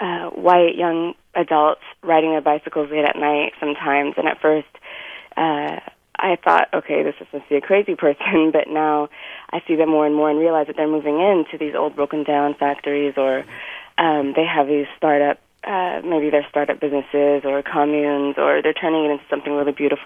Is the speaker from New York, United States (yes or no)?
no; Oakland, California, United States; I'm from Oakland, actually, born and raised, and I grew up in Montclair.